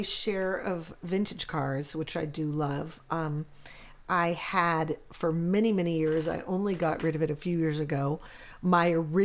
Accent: Hollywood, California, United States; because I grew up in Hollywood, California.

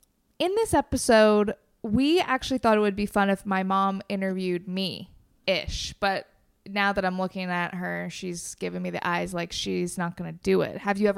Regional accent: Waterloo, Ontario, Canada; I grew up in Waterloo, Ontario, represent. And mom grew up here and I grew up here, obviously.

